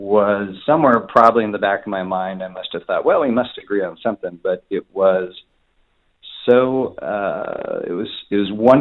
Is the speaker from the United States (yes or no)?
yes; Oregon, United States; evangelical Christians that had been such a big negative part of my life growing up in Oregon